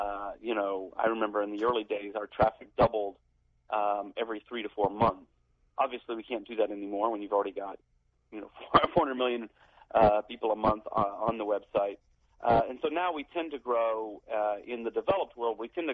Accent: Huntsville, Alabama, United States; I grew up in Huntsville, Alabama, a town of about 250,000 people.

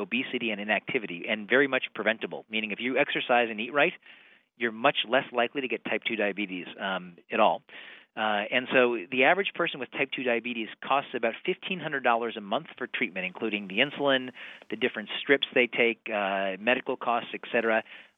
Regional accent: Missouri, United States; I'm originally from Missouri.

